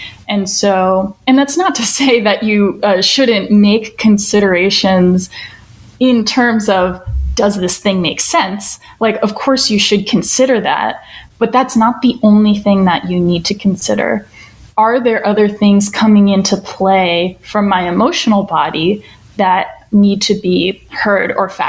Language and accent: English; East Coast, United States; moved away; when I moved from the East Coast, which is where I grew up, to the West Coast, and I started working in tech.